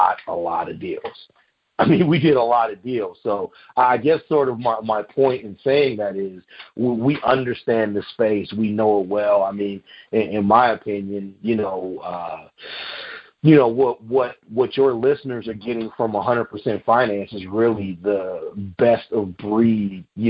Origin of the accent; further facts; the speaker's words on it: Chicago, Illinois, United States; my background is commercial, so I'm also from the Chicagoland area.